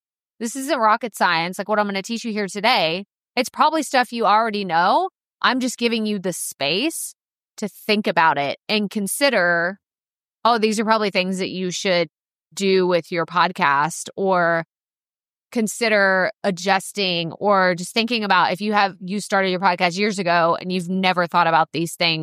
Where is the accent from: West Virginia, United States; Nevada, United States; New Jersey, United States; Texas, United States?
Texas, United States; And in all my years of being a Texan, I've actually never stayed at the Gaylord in Grapevine, which is super nice.